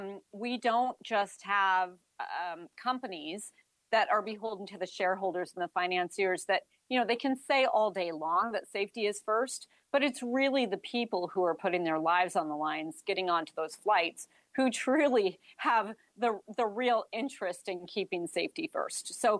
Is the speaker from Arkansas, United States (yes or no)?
no; Corvallis, Oregon, United States; born there; I was born in Corvallis, Oregon.